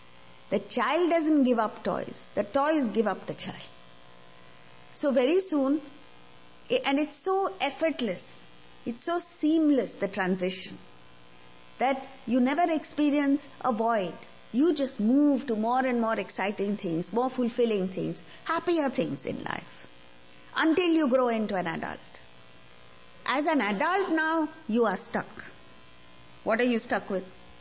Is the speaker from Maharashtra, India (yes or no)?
yes; Mumbai, Maharashtra, India; I come from Mumbai, India.